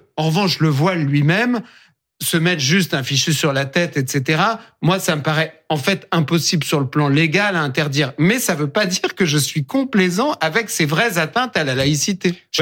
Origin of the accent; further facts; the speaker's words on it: France; Je suis un Français patriote.